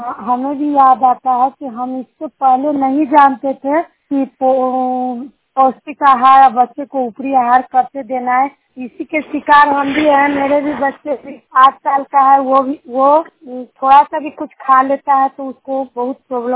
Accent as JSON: {"language": "Hindi", "region": "Bihar", "country": "India", "said": "नगर नौसा गाँव जिला नालंदा की निवासी हूँ।"}